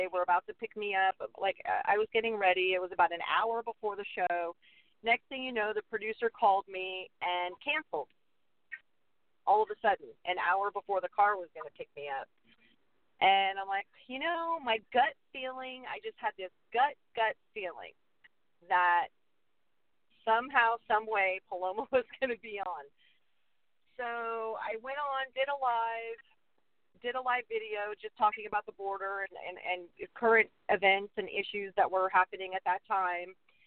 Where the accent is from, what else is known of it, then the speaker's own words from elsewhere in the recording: United States; you know, I'm from America and I, you know, I was in Mexico and I just kind of kept my cool.